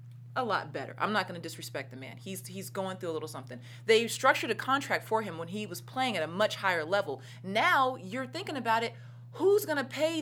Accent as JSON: {"language": "English", "town": "Seattle", "region": "Washington", "country": "United States", "said": "I used to work for the Seattle Storm. I'm from Seattle."}